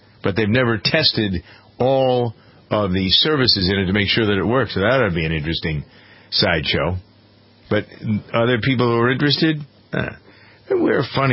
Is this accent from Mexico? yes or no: no; Framingham, Massachusetts, United States; the story surrounds a man who is from my hometown of Framingham